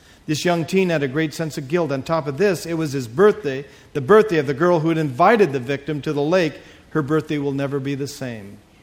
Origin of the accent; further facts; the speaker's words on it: United States; I said, well, of course I'm a Christian. I'm American.